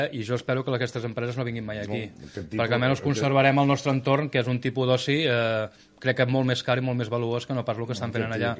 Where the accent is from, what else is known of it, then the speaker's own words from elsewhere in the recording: Catalonia, Spain; no crec que sigui el model que estem buscant, o que jo buscaria com a català